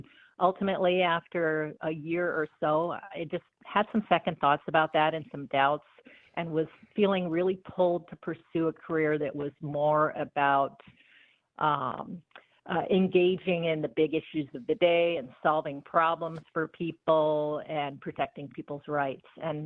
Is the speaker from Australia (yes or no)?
no; Chippewa Falls, Wisconsin, United States; I grew up in Chippewa Falls in western Wisconsin, one of four kids.